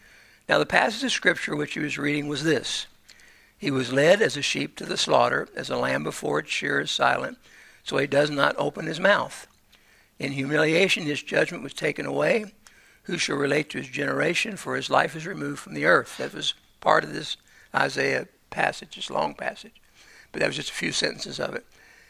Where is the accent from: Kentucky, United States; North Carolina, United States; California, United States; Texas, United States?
Kentucky, United States; Louisville; born there; also born or lived in Cincinnati; I was born in Louisville, Kentucky, and I went to St. Barnabas School, and then I went off to high school in Cincinnati to study to be a priest, and then I went off to college, and then I came back to Louisville